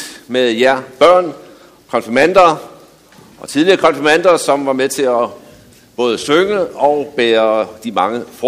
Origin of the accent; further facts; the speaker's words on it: Zealand, Denmark; Men som I ved, så kommer jeg jo fra Falster. Og dernede, der høster man sukkerroer.